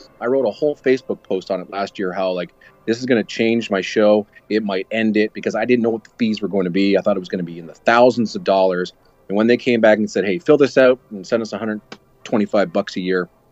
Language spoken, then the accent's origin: English; Canada; Well, since I'm Canadian, I should be able to help you out on this one.